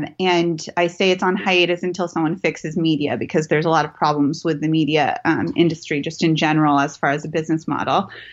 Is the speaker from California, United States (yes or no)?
yes; California, United States; although I grew up in Silicon Valley, in the Silicon Valley that you just referred